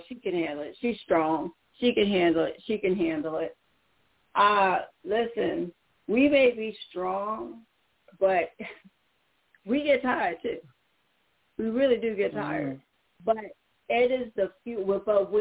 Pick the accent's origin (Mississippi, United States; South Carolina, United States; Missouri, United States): South Carolina, United States; Pineville; And you know, you're from King Street, I'm from Pineville. That's Berkeley County, Williamsburg